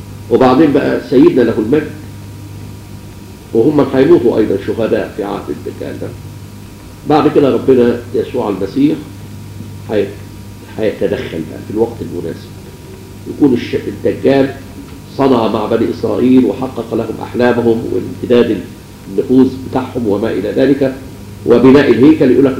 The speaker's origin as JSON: {"language": "Arabic", "country": "Egypt", "said": "وإحنا منهم كمصريين والإنجليز والفرنسويين وكل شعوب العالم الأخرى"}